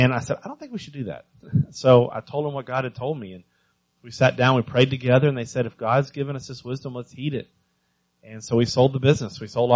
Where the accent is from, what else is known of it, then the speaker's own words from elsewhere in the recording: Texas, United States; moved away as an adult; now in Philadelphia, United States; And then I got hired and we moved to Philadelphia. You know, and it's always interesting moving from growing up in West Texas, going to Texas A&M, and then moving to Philly.